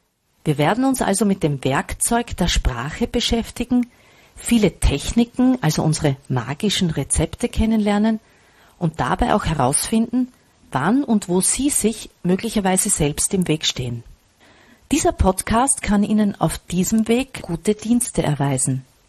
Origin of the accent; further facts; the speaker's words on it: Burgenland, Austria; bei uns im Burgenland, ich lebe ja in Österreich, ganz im Osten